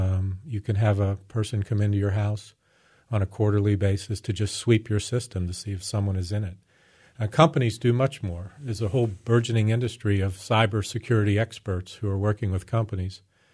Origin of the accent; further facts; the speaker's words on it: Pennsylvania, United States; And growing up in Western Pennsylvania, I'd seen the evolution of Pittsburgh as the cradle of the American Industrial Revolution